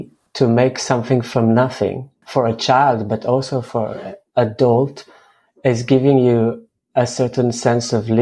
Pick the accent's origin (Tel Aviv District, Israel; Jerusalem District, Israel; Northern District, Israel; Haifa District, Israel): Jerusalem District, Israel; Jerusalem; I was born in Jerusalem, 77. I remember moving quite a lot with my family around Jerusalem from different neighborhoods.